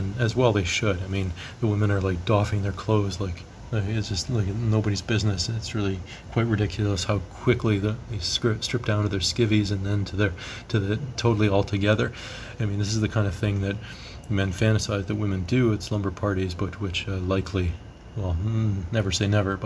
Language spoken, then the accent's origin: English; Toronto, Ontario, Canada; growing up in Toronto